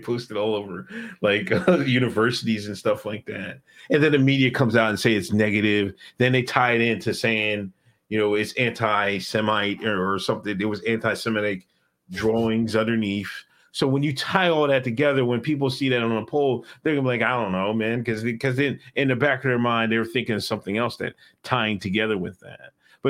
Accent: Exton, Pennsylvania, United States; Like, I grew up in Exton, Pennsylvania, everybody knows, but like there was only like three Black families in the whole neighborhood

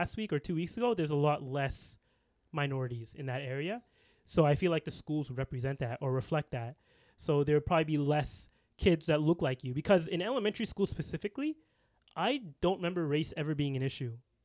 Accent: Scarborough, Ontario, Canada; my experience here growing up in Scarborough, where it's a lot more multicultural. Because I used to think the whole city was multicultural, but it's really pockets.

